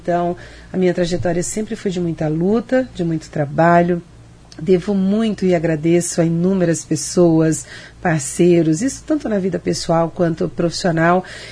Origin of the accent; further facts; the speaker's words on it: Ceará, Brazil; now in Maringá, Brazil; Eu vim do Ceará, vim para conhecer, quando cheguei aqui já tinha ensino médio